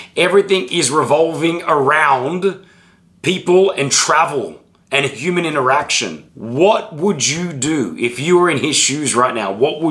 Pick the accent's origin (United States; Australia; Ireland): Australia; now in Dubai, United Arab Emirates; I'm an Australian Lebanese guy